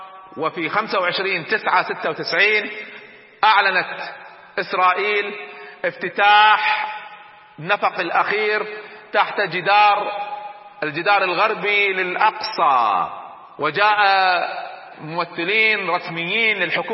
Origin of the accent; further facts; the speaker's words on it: Nuqra, Hawalli, Kuwait; خالد مشعل كان عندنا في الكويت وقد تربيت معه في مسجد واحد في منطقة النقرة في أعوام 69 و70